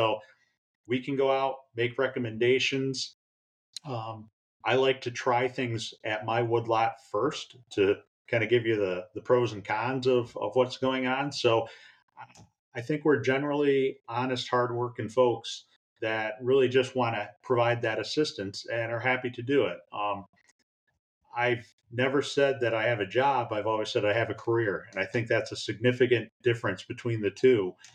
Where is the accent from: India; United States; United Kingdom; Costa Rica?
United States; New York; I'm originally from Broome County.